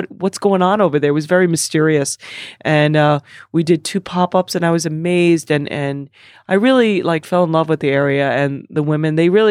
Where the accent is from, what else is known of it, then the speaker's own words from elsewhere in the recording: New York, United States; I was brought up in Long Island, in New York, in a culture that I had a good education